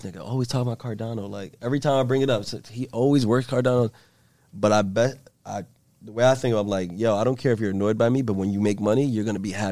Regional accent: Philadelphia, Pennsylvania, United States; also born or lived in Ethiopia; And I grew up in Southwest Philly, so gutter the whole way. Poor.

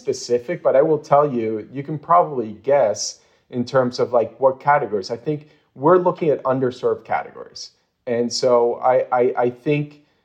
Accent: Argentina; I'm, of course, Hispanic. I'm from Argentina.

